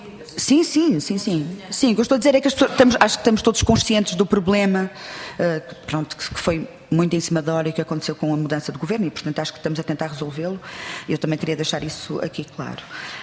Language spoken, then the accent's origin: Portuguese; Porto, Norte, Portugal; e eu sou do Porto